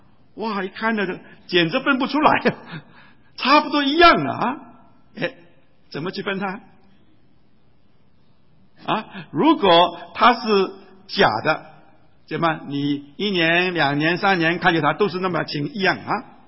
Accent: Hong Kong; 我记得我小的时候在香港成长啊

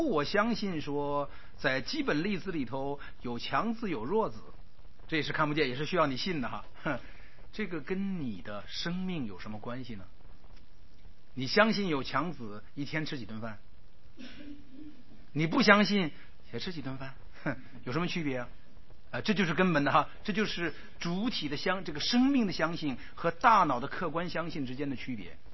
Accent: China; 我们中国人是对主的这个印象是很淡漠

